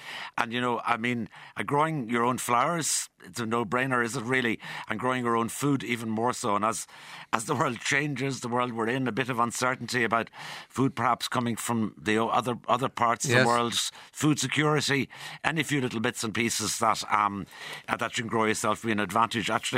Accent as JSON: {"language": "English", "town": "Cullahill", "region": "Leinster", "country": "Ireland", "tie": "born or raised there", "said": "I'm from Cullahill originally. The village where the festival is taking place. I was brought up there. We lived in the village. At that time, when I was living there, Cullahill was on the main Dublin-Cork road."}